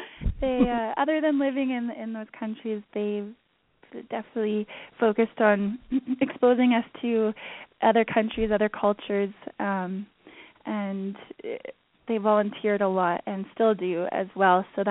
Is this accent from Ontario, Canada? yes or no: no; Kamloops, British Columbia, Canada; also born or lived in Abbotsford, Canada; his girlfriend still live in Kamloops, BC, where I grew up. So he is, it's just the two of us, and we grew up we lived in Abbotsford. That's where I was born until I was 7. And then we moved to Kamloops